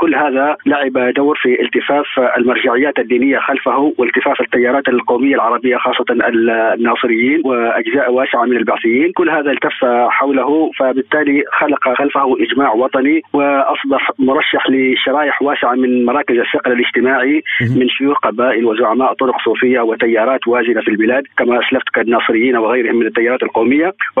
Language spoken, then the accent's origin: Arabic; Mauritania; عندنا في موريتانيا عدة أنواع من المعارضات